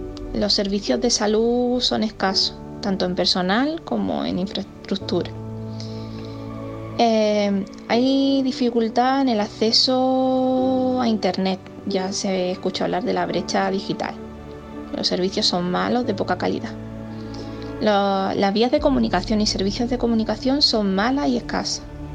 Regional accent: Granada, Andalusia, Spain; now in Jubrique, Spain; aunque soy granadina, hace algún tiempo que resido en Jubrique. Bueno, soy parte de su población, me considero jubriqueña.

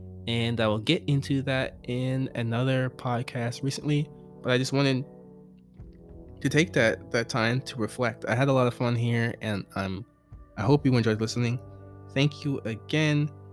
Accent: Chesapeake Beach, Maryland, United States; now in Texas, United States; I grew up in Chesapeake Beach, Maryland, in a town of like 4,000 people, super small town. And no one really left. But my dad, God, whoever you want to say, brought us to Texas 12 years later.

